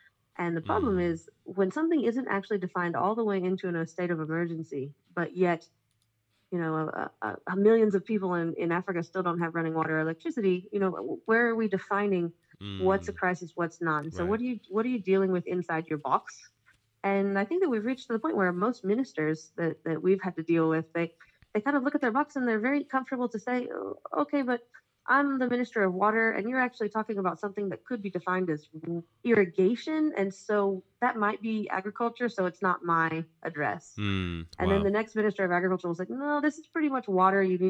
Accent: Israel; So I'm from Israel

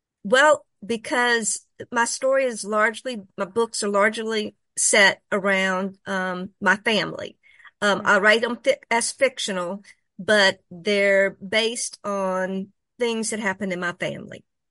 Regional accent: Monroe, Louisiana, United States; I grew up in Monroe, but my mother's family, this is based largely on my mother's side of the family.

